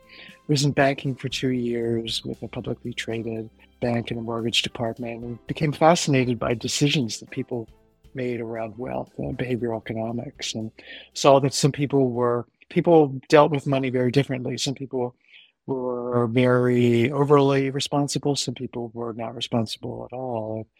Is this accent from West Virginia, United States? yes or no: no; Maryland, United States; also born or lived in Baltimore; I grew up in America. I am American. I was born in Baltimore City, and then when I was a year old, my parents moved my brother and me out to the suburbs. And I grew up in the suburbs of Maryland